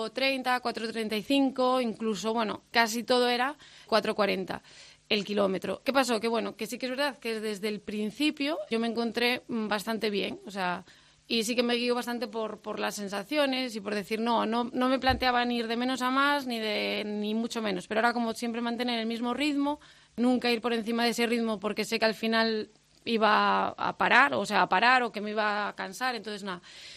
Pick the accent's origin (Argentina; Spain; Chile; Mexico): Spain; Otero de Toral de los Vados, Castile and León; Bueno, pertenezco sí a Toral de los Vados, pero soy de Otero de Toral de los Vados.